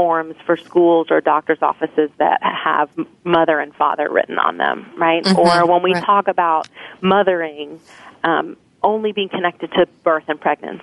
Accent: Memphis, Tennessee, United States; I grew up in Memphis, Tennessee. I'm first-generation Indian immigrant, and so that was an interesting experience.

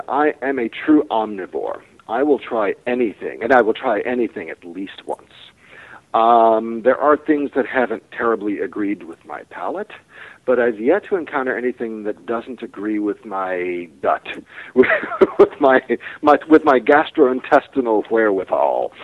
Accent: New Orleans, Louisiana, United States; now in Los Angeles, United States; Living in Los Angeles, you know, I grew up in New Orleans, which is a great culinary history, tradition, current practice.

